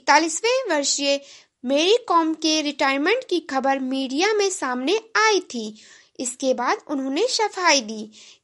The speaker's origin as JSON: {"language": "Hindi", "town": "Gonda", "region": "Uttar Pradesh", "country": "India", "said": "और मैं गोंडा जिले से हूँ।"}